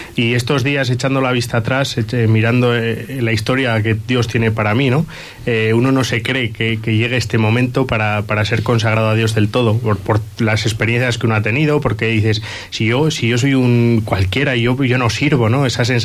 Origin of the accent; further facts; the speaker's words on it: Villarcayo, Castile and León, Spain; de gente de Villarcayo, de mi pueblo, de todo el mundo.